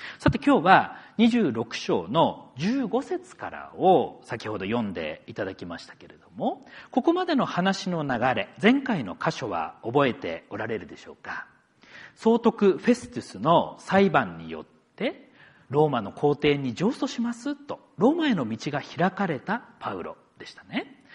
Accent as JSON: {"language": "Japanese", "region": "Akita", "country": "Japan", "said": "その強調されるほど田舎地方は私の出身でもある地方でですね"}